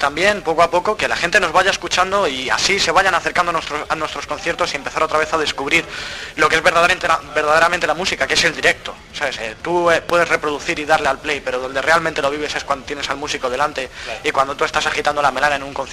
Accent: Spain; realmente porque nosotros somos castellanos, es nuestra lengua natal

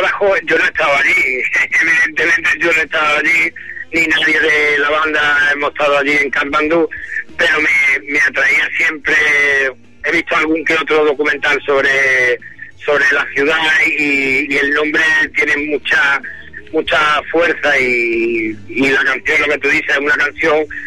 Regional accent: Córdoba, Andalusia, Spain; born there; accent: Andalusian; yo no puedo cambiar ni quitar de un plumazo de que soy andaluz, de que he nacido en Córdoba, el deje ese siempre está ahí.

